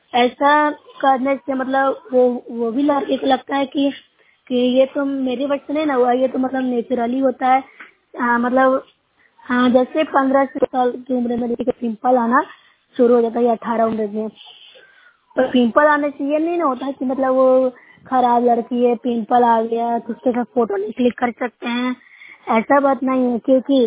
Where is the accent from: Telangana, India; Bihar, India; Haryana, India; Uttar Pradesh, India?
Bihar, India; मैं road side block से हूँ, जिला नालंदा के निवासी हूँ।